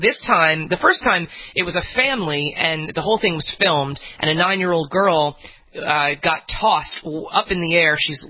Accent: New Jersey, United States; I grew up in New Jersey and I've lived in New York State for 10 years.

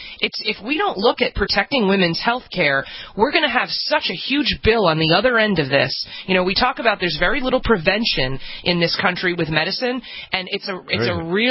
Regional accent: New York, United States; I'll take it, since I'm a New Yorker.

